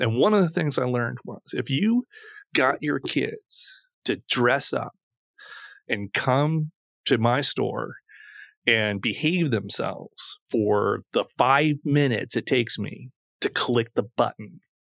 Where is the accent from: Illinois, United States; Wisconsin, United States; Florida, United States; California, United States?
Illinois, United States; See, I'm from Central Illinois and it's like McDonald's is like